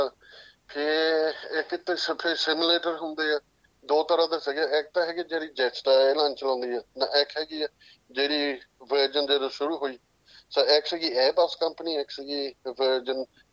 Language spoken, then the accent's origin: Punjabi; Heran, Punjab, India; now in United Kingdom; ਅਸੀਂ ਇੱਥੇ ਇੰਗਲੈਂਡ 'ਚ ਮੂਵ ਹੋਏ ਸੀਗੇ 1986 'ਚ, ਨਾਲੇ ਅੱਧੇ ਪਿੱਛੇ ਹੈਗੇ ਇੰਡੀਆ ਤੋਂ, ਨਕੋਦਰ ਤੋਂ, ਨਾਲੇ ਸਾਡਾ ਪਿੰਡ ਹੈਗਾ ਹੇਰਾਂ।